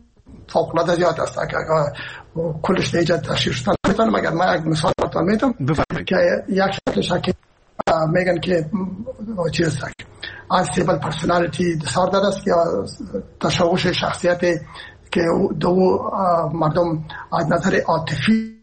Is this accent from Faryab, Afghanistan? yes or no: no; Herat, Afghanistan; ما که هستم از هرات هستم و پدر و مادر بعد هرات هستن